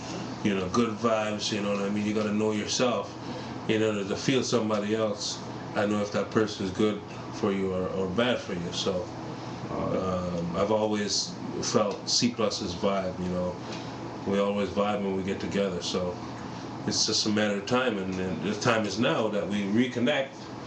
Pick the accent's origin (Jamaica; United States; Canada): Jamaica; My number one dish, it has to be a Jamaican dish, obviously. You know, I'm Jamaican